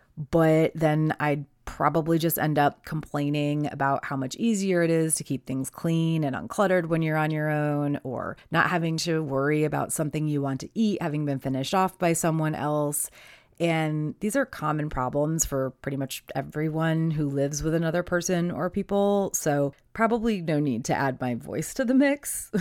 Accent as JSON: {"language": "English", "region": "East Coast", "country": "United States", "tie": "born or raised there", "said": "I've lived through enough of them growing up on the East Coast"}